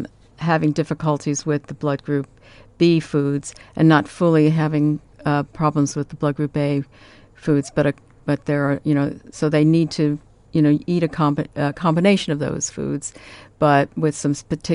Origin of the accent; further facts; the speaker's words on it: New York, United States; My latest place is Arizona, where my grown children live, and I'm originally from New York.